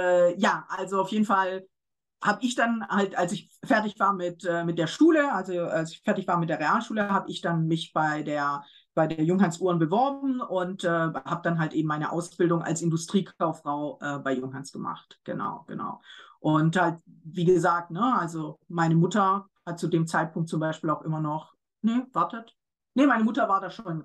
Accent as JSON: {"language": "German", "region": "Baden-Württemberg", "country": "Germany", "said": "ich komme aus dem Schwarzwald."}